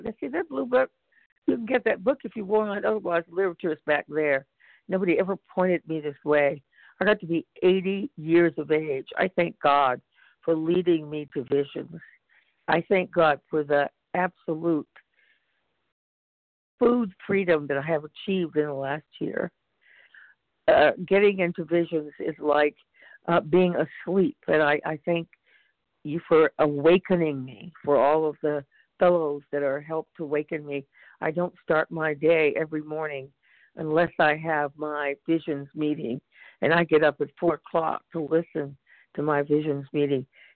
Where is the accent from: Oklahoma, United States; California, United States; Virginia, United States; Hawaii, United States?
California, United States; Good morning. … from California.